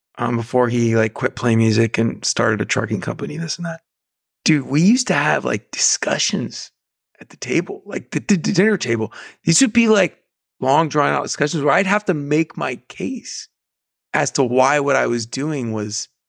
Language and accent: English; Downey, California, United States; Like, I grew up in Downey, and it's this high school I went to was the high school